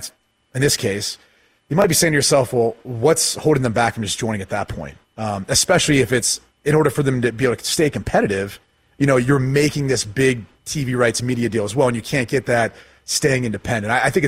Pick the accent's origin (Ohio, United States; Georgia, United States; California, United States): Ohio, United States; Columbus; Like, I grew up in Columbus, Ohio.